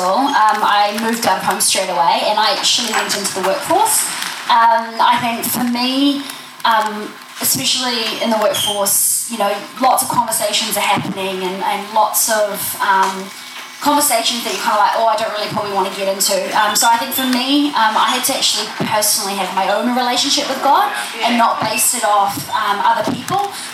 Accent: Wellington, New Zealand; So I grew up in Wellington, so I got involved in a Arise church down there.

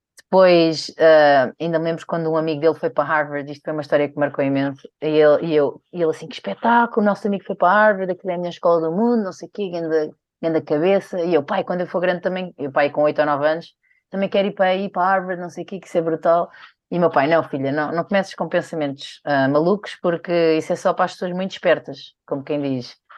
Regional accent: Algarve, Portugal; porque não só sou mulher, mas também sou do Algarve, também havia esse preconceito das pessoas do Sul

